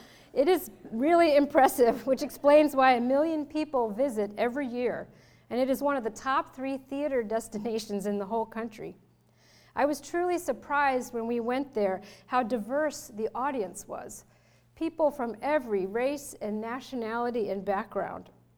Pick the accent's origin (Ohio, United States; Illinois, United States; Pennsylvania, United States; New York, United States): Pennsylvania, United States; Lancaster; As many of you know, I grew up in Lancaster